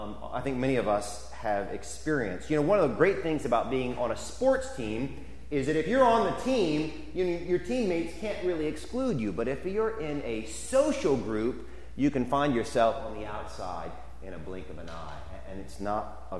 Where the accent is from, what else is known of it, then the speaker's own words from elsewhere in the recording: Mount Pleasant, South Carolina, United States; I was from Mount Pleasant, okay? And being a Mount Pleasant boy, you're not the same as being a downtown Charleston boy, okay?